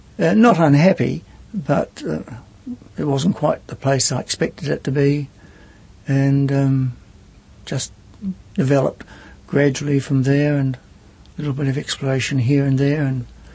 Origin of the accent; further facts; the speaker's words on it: Otago, New Zealand; also born or lived in Auckland; I was born in 1931 in Otago and spent all my life in Otago until I finished university in 52. And then went to Auckland for teacher training and more or less have and stayed there